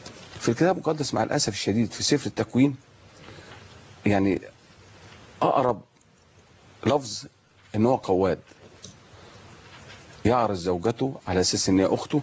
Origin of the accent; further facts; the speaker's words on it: Minya, Minya Governorate, Egypt; born there; لازم أسافر المنيا مسقط رأسي